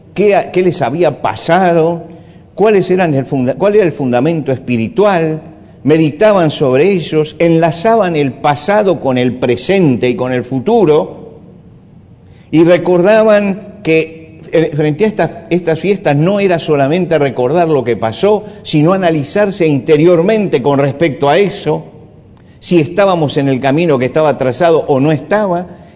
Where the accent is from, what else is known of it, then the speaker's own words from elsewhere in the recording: Argentina; Cuando hablamos de que somos argentinos, tenemos una bandera celeste y blanca